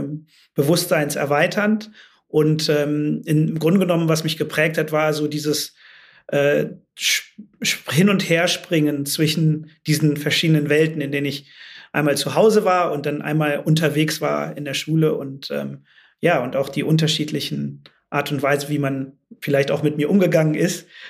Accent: Rhineland, Germany; Ich bin ja im Rheinland groß geworden, in einem sehr diversen Umfeld, vielleicht sogar teilweise sozialen Brennpunkten.

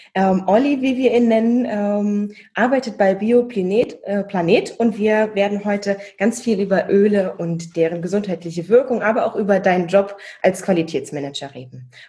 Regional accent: Hamburg, Germany; Ja, wir sind beide gebürtige Hamburgerinnen und wir haben schon ganz früh gelernt, keine Stadt strahlt so schön grau wie Hamburg.

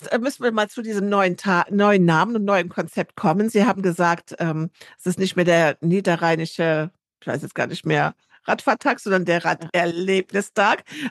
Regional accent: Bonn, North Rhine-Westphalia, Germany; born there; ich komme gebürtig aus der Bonner Ecke

